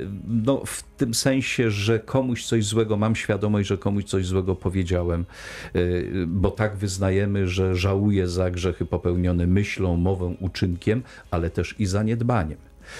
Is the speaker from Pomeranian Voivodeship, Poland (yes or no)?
no; Silesian Voivodeship, Poland; To pamiętam z dzieciństwa, bo pochodzę ze Śląska Cieszyńskiego